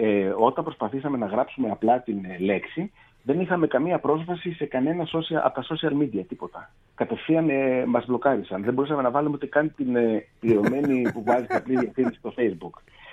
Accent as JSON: {"language": "Greek", "country": "Greece", "said": "τους λέω ότι είμαι από την Ελλάδα."}